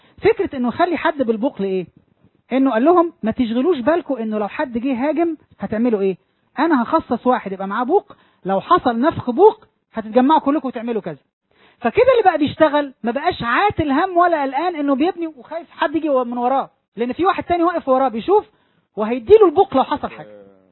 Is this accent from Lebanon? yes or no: no; Egypt; وكان في أحد مجالس الوزراء عندنا في مصر من كام سنة مش فاكر